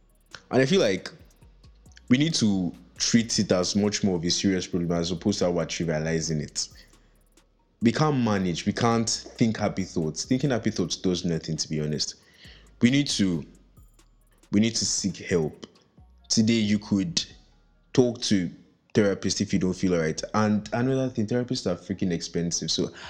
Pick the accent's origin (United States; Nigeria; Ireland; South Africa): Nigeria; I'm a Nigerian living in Nigeria